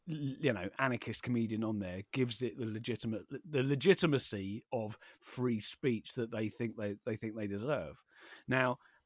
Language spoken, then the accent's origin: English; Wallington, London, United Kingdom; So I grew up in Wallington in very South London, and there's a few sort of celebrities live around.